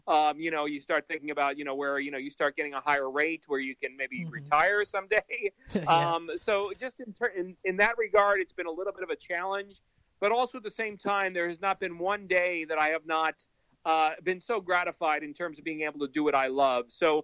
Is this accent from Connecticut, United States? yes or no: no; Ossining, New York, United States; I'm originally from New York. There was a small town about 45 minutes north of New York City called Ossining, New York.